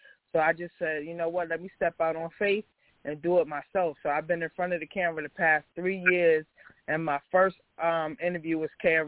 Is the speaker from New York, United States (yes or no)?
yes; Queens, New York, United States; And I'm from Southside Jamaica, Queens. You know, if you can make it from here, you can make it anywhere.